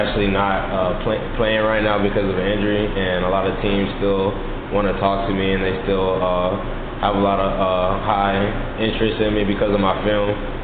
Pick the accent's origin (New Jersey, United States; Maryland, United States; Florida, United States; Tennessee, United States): Florida, United States; St. Petersburg; I'm actually from St. Petersburg. I played probably like 10 minutes away from here.